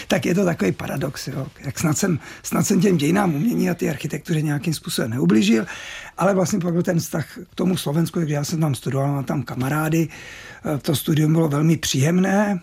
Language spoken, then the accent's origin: Czech; Znojmo, South Moravian Region, Czechia; born there; tak to mi zase jsem se narodil ve Znojmě